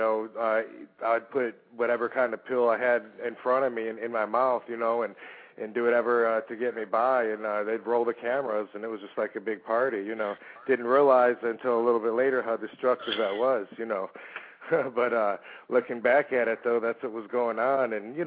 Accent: Georgia, United States; I came up there from Georgia where you just show your dimples and clap your hands and get the crowd behind you.

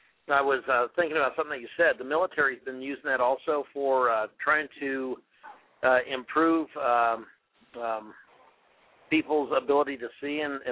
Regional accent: Austin, Texas, United States; I'm from the Austin area

